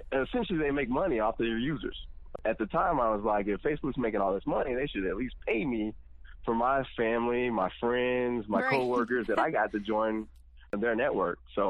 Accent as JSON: {"language": "English", "town": "Columbus", "region": "Texas", "country": "United States", "said": "Yes, I am from Texas, from a little small town called Columbus, Texas."}